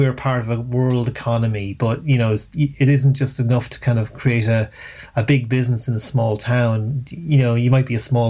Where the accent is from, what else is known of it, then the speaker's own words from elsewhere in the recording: Ireland; My frustration often with Ireland and being Irish is sometimes I feel we don't often think big enough.